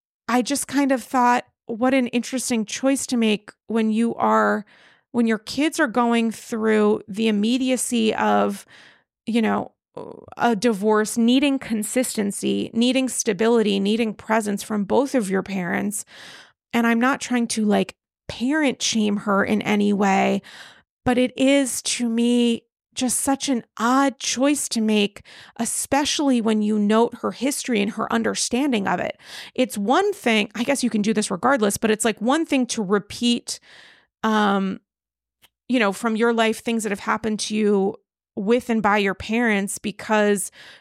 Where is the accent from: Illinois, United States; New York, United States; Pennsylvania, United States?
New York, United States; I really just genuinely, as a New Yorker